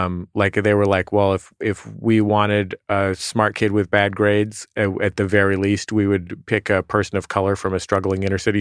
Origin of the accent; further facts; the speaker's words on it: San Francisco, California, United States; San Francisco.